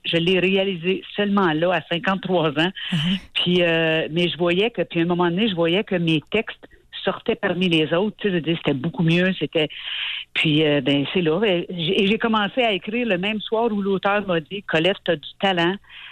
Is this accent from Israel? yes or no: no; Sainte-Agathe-des-Monts, Quebec, Canada; moi, je suis originaire de Sainte-Agathe-des-Monts, une place que tu connais très bien.